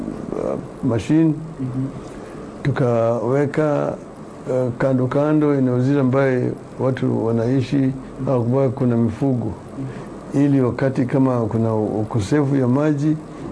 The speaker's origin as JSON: {"language": "Swahili", "country": "Kenya", "said": "lakini mimi ni Mkenya."}